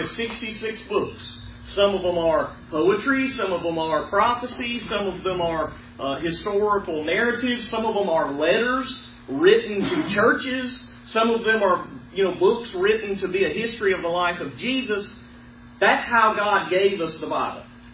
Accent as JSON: {"language": "English", "region": "Alabama", "country": "United States", "said": "I'm from Alabama."}